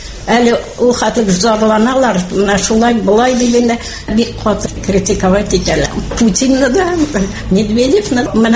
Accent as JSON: {"language": "Tatar", "region": "Orenburg Oblast", "country": "Russia", "tie": "born or raised there", "said": "Ну, минем бит туган ягым нигә тыңларга ана?"}